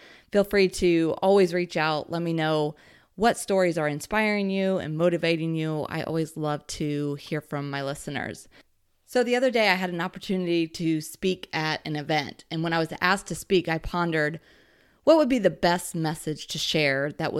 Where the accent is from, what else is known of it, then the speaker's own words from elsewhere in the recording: Indianapolis, Indiana, United States; These past few weeks, I've been traveling around the city, and I'm from Indianapolis.